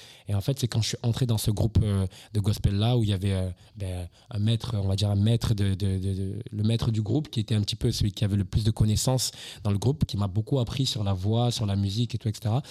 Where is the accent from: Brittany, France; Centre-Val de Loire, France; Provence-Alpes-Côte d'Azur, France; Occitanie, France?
Occitanie, France; Toulouse; j'ai 26 ans, je suis un artiste de la ville de Toulouse, j'ai grandi à Toulouse, j'ai fait toute ma scolarité à Toulouse depuis que j'ai 9 ans, je suis à Toulouse.